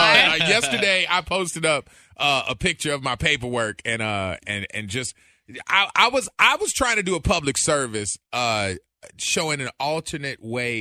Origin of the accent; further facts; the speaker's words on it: United States; And the government, the law, you know, being an American, like there's ways that you can make the process fight for you.